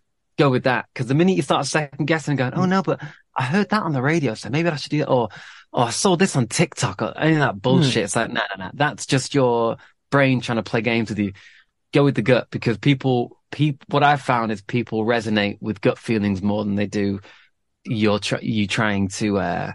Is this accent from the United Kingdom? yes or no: yes; Manchester, North West England, United Kingdom; growing up in Manchester, I wasn't really, well, I was around musicians